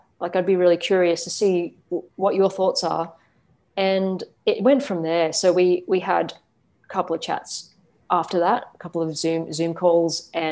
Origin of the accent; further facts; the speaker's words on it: Melbourne, Victoria, Australia; also born or lived in Malaysia / New York / London; I've lived in lots of different cities. So I've lived in New York, I've lived in London, I've grown up in Melbourne, but I was born in Malaysia.